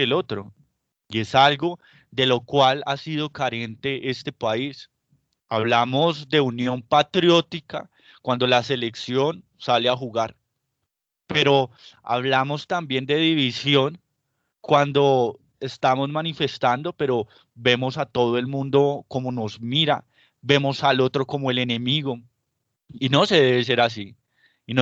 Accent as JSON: {"language": "Spanish", "country": "Colombia", "said": "para hacernos sentir como pueblo colombiano"}